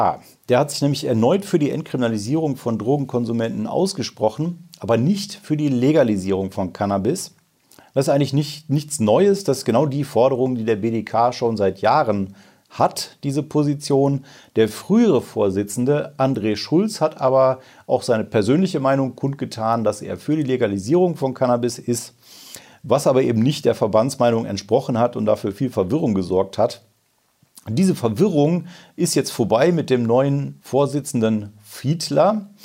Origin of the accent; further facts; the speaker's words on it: Wuppertal, North Rhine-Westphalia, Germany; Gucken wir in meine Heimat, Bergisches Land, Wuppertal.